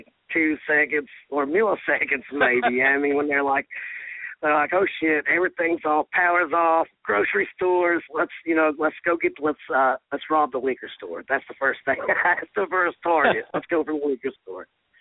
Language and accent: English; West Virginia, United States; now in Chicago, United States; I live in Chicago, and that's why everybody has their space. No, I'm from West Virginia. I like to talk to everybody.